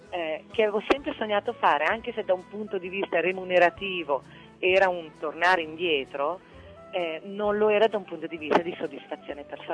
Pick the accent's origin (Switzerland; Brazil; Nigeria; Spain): Brazil; riesce a dare a noi, che veniamo dal Brasile con problematiche completamente diverse